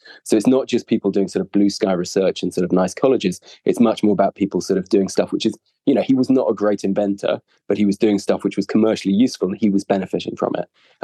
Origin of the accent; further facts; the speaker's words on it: Oxford, South East England, United Kingdom; so I grew up in Oxford, which is a sort of, you probably know it from the university, it's a small town in England